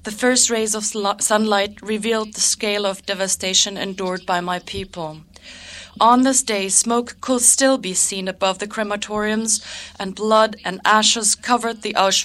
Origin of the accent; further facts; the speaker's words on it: Wisniewa, Grodno Region, Belarus; in the synagogue in my hometown of Wisniewa in Belarus.